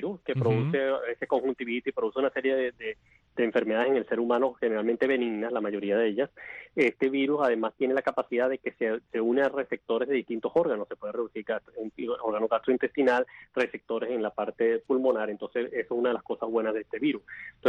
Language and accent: Spanish; Venezuela; En mi país, que es Venezuela, se está utilizando como parte del protocolo.